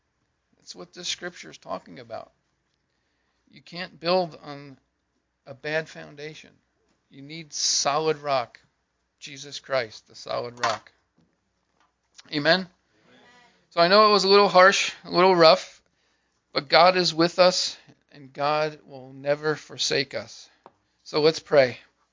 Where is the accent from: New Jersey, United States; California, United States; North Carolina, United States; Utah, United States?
New Jersey, United States; And growing up on the Jersey Shore, I spent all day, every day, on the beach.